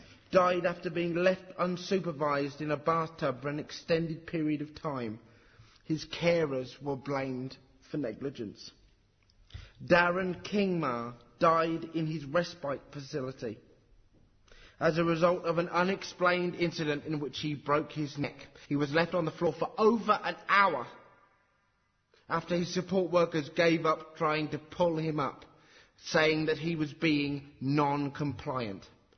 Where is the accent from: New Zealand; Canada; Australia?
Australia; Western Australia; the Greylands Psychiatric Care Centre in my home state of WA